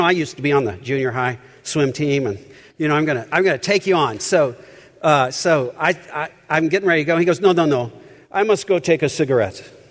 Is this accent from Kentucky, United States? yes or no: yes; Owensboro, Kentucky, United States; when I was a young man growing up in Owensboro, Kentucky. Anybody here from Owensboro? I loved growing up in Owensboro.